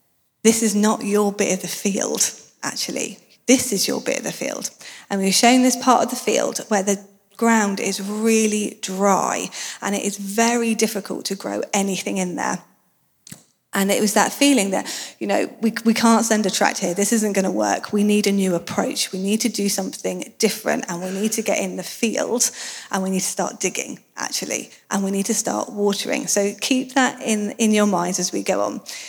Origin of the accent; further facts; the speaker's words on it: South West England, United Kingdom; I'm from Dorset, so this really works for me